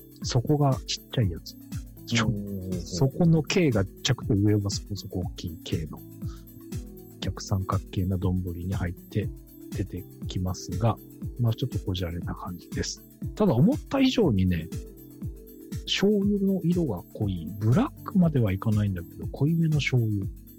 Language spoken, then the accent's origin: Japanese; Yokohama, Kanagawa, Japan; 僕の地元のすぐそば、鶴見区駒岡です。